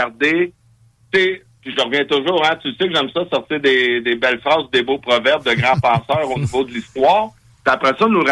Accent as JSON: {"language": "French", "town": "Farnham", "region": "Quebec", "country": "Canada", "said": "moi, je suis un gars, je viens de Farnham. C'est pas de Québec."}